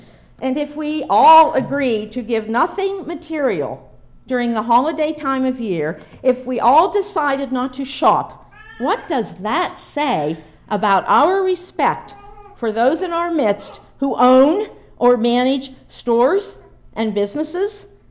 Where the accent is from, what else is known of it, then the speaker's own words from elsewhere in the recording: Pennsylvania, United States; outside of Youngstown, Ohio, not far from where I grew up in Northwest Pennsylvania